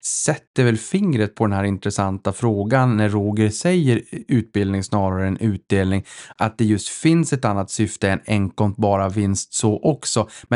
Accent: Sweden; jag är stolt som svensk

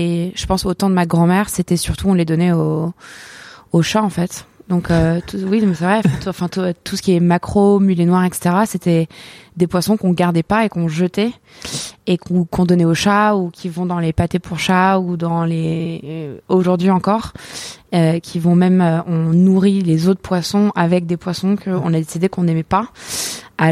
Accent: Arcachon, Nouvelle-Aquitaine, France; j'ai grandi à Arcachon, donc j'étais dans des parcs à huîtres, etc., quand j'étais jeune

